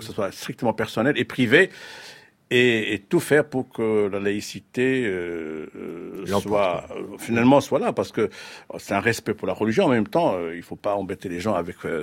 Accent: Morocco

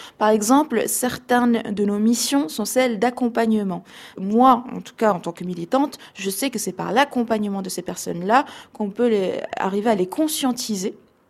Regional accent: Morocco; born there; Déjà, je suis née au Maroc.

